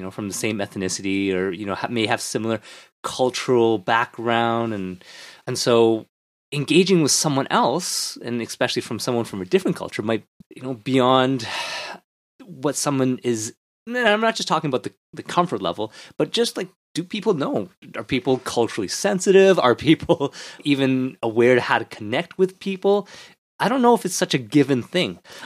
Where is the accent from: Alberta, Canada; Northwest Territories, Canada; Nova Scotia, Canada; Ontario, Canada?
Ontario, Canada; Ottawa; I'm from Ottawa.